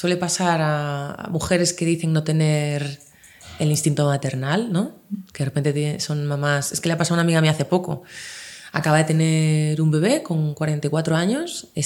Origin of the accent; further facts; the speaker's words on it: Valladolid, Castile and León, Spain; born there; No, no, nací en Valladolid.